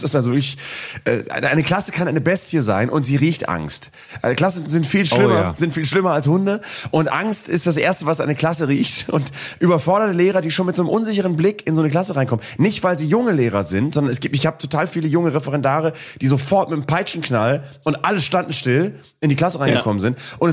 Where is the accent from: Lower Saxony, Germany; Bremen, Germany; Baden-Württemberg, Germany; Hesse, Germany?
Bremen, Germany; Ich komme aus Bremen